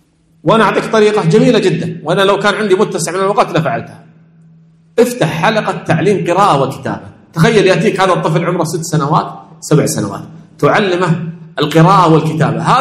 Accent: Kuwait; أحد الإخوة الأبطال عندنا في الكويت

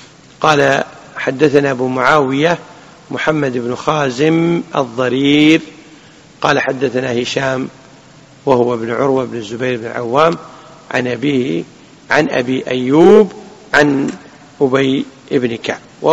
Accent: Kuwait; تعرفون كلمة ملة عندنا في الكويت؟

